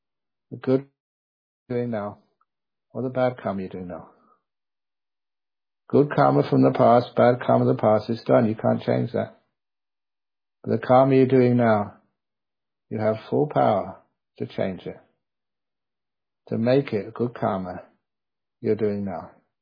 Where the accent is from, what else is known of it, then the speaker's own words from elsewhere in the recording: London, United Kingdom; also born or lived in Cambridge; Because in time I was brought up in London and the University at Cambridge. You don't have mosquitoes in London.